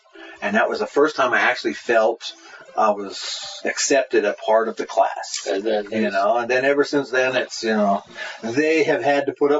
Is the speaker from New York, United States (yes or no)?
no; Pennsylvania, United States; I mean, we're from Pennsylvania. You know, we talk funny.